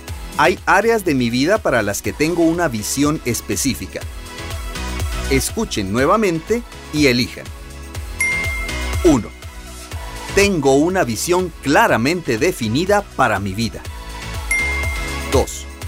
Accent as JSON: {"language": "Spanish", "region": "Quetzaltenango", "country": "Guatemala", "tie": "born or raised there", "said": "Nací en Xela y allí aprendí a jugar viendo a un equipo donde mi papá jugaba."}